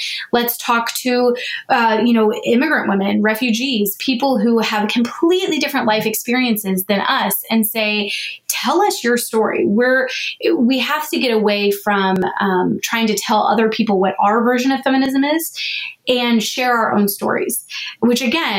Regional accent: Texas, United States; Growing up in Texas, especially, you're kind of told that if you're pro-life, you have to vote Republican.

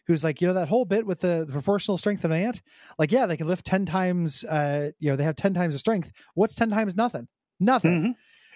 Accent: Midwest, United States; I grew up in the Midwest. I don't do that because I know about ants

